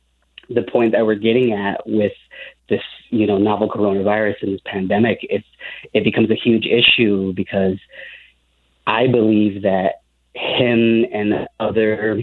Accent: West Liberty, Iowa, United States; So growing up in West Liberty, it always felt so different. West Liberty is the first majority Hispanic town in Iowa.

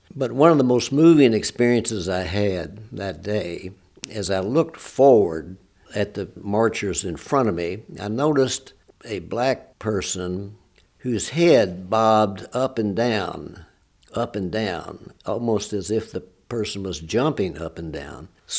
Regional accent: Lexington, United States; Well, as I grew up in Lexington, I knew many black people.

